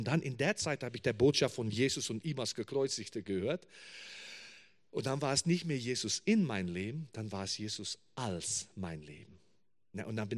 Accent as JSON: {"language": "German", "country": "South Africa", "lives_now": "Germany", "said": "ich komme aus Südafrika mit nur einem Koffer in meiner Hand."}